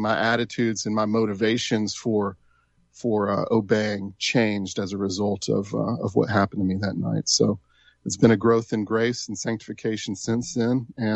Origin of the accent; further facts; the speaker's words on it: Tupelo, Mississippi, United States; Yeah, so I grew up here in Mississippi. I grew up in Tupelo. That's where my parents were based